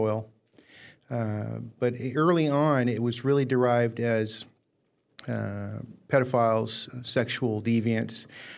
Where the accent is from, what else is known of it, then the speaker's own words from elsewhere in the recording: Scotland, United Kingdom; And so, you know, me being the Scottish dumbass, I spent 17 years.